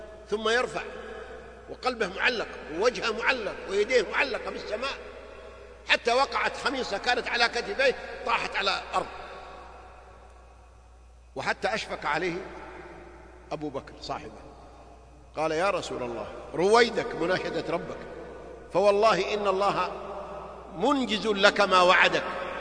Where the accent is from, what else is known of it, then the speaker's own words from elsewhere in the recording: Saudi Arabia; سواء نحن مواطنين سعوديين أو غيرنا